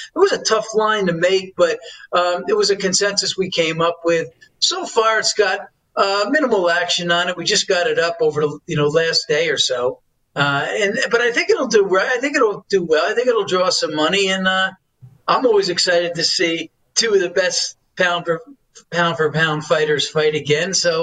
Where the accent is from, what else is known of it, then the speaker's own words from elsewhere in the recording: New York, United States; I'm from New York, grew up in New York, lived my first 25 years of my life there.